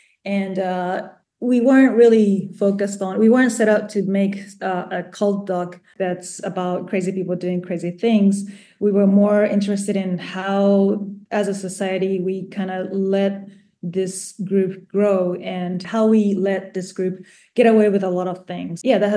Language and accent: English; Yamanashi, Japan; I was born and raised in Japan, and I grew up in a place called Yamanashi, a countryside town.